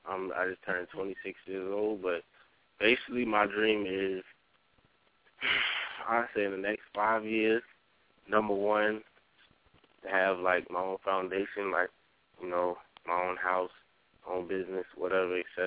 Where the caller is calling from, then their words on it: South Carolina, United States; I'm calling from South Carolina.